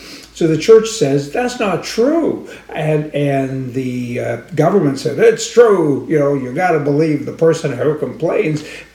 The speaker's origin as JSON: {"language": "English", "country": "Canada", "said": "Like, I mean, yeah, I'm a Canadian and I'm sick here."}